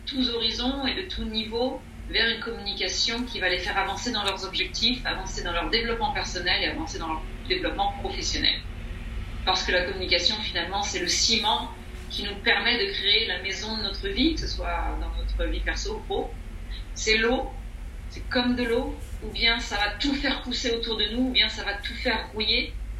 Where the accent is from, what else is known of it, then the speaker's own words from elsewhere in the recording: France; moved away as an adult; also born or lived in United States; j'ai grandi en France, mais je suis partie aux États-Unis à 18 ans. À 18 ans, j'ai fait mes études et j'ai vécu et travaillé aux États-Unis